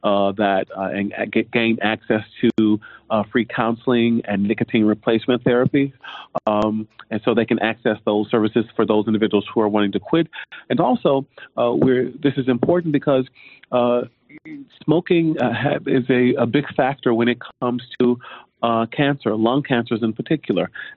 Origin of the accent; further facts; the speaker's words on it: Grambling, Louisiana, United States; I am a North Louisiana native. My father's from Shreveport, and I am from Grambling.